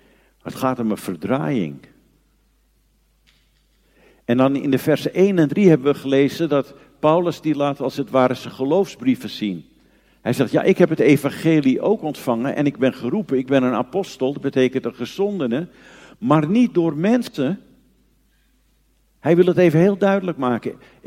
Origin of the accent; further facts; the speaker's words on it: Diemen, North Holland, Netherlands; ik kom uit Diemen, dat is bij Amsterdam.